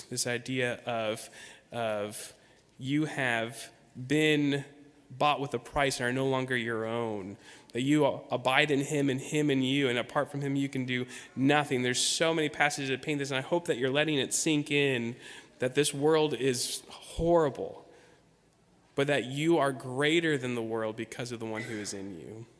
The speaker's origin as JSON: {"language": "English", "town": "Wasilla", "region": "Alaska", "country": "United States", "said": "I would think, I'm from Wasilla, Alaska."}